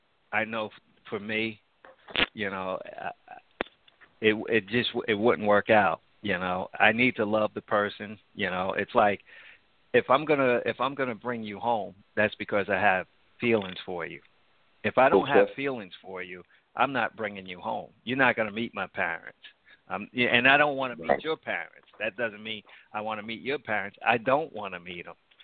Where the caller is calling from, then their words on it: New Jersey, United States; I'm calling from New Jersey.